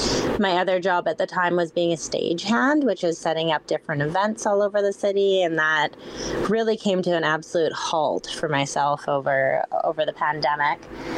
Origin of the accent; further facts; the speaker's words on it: British Columbia, Canada; now in Vancouver, Canada; I was raised on Vancouver Island, and I'm currently living in South Vancouver.